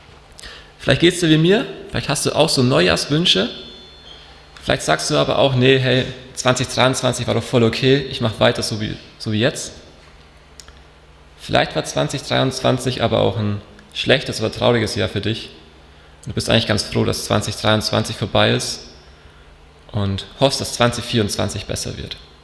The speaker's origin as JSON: {"language": "German", "town": "Landau an der Isar", "region": "Bavaria", "country": "Germany", "tie": "born or raised there", "said": "Ich bin in Landau an der Isar aufgewachsen. Das ist in Bayern ein Stückchen weg von hier. Mit drei Schwestern auf einem Bauernhof daheim. Genau, ich bin 21 Jahre alt. Ich bin 2020, nachdem ich Abi gemacht habe, nach England gegangen für ein Jahr."}